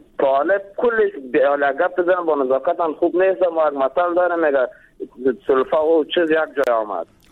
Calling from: Jowzjan, Afghanistan

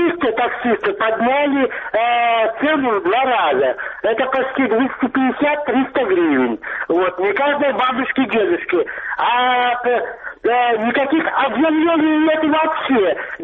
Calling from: Luhansk Oblast, Ukraine; Луганская область.

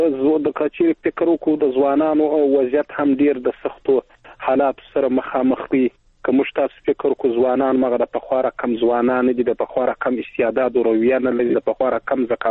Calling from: Helmand, Afghanistan; بدرې ابن هلمند مې اړیکې نیولې.

